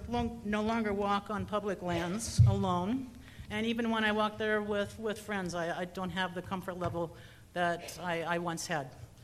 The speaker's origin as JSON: {"language": "English", "town": "Peña Blanca", "region": "New Mexico", "country": "United States", "said": "from Peña Blanca"}